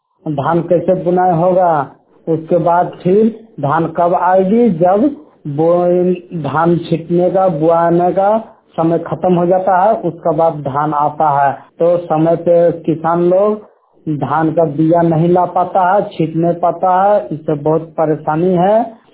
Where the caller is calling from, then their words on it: Baghmara, Jharkhand, India; पंचायत रंगुनी, प्रखंड बागमारा, जिला धनबाद का निवासी हूँ।